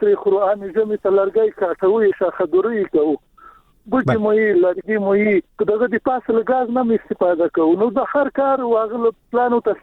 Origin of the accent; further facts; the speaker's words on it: Paktia, Afghanistan; موږ د پکتیا خو یو غرنۍ ولایت ته